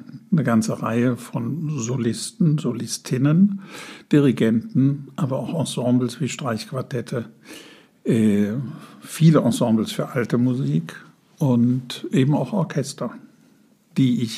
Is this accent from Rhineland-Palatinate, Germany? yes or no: yes; Hachenburg, Rhineland-Palatinate, Germany; ich komme aus Hachenburg.